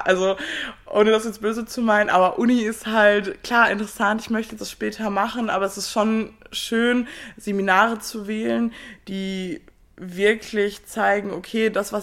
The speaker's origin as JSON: {"language": "German", "region": "North Rhine-Westphalia", "country": "Germany", "said": "Ich komme aus dem Ruhrpott. Das ist quasi meine Nachbarstadt"}